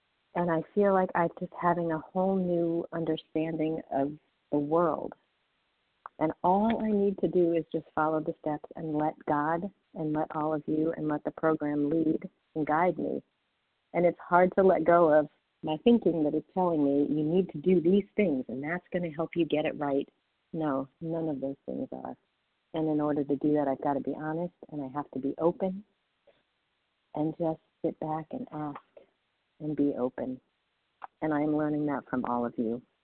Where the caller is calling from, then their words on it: Boston, Massachusetts, United States; So I'm calling from Boston